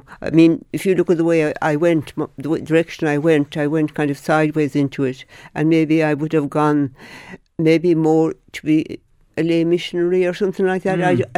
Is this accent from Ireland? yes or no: yes; Lispole, Munster, Ireland; Well, I come from West Kerry. I come from Lispole near Dingle.